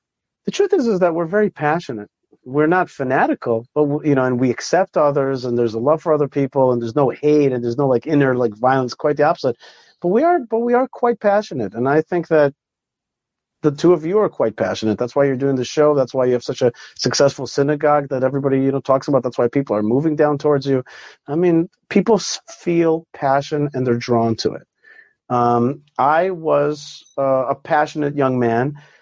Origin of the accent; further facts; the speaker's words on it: Israel; now in United States; I wanted to learn American law, to go back to my home country, Israel, and to effectuate change